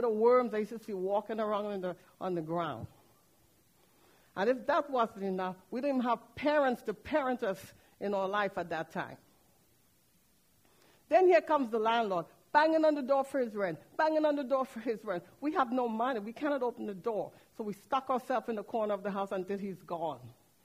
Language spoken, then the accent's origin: English; Trinidad & Tobago; born there; also born or lived in Puerto Rico; I was born in Trinidad and Tobago. It's next to Venezuela. My mom left us there with some nieces, aunts, and uncle.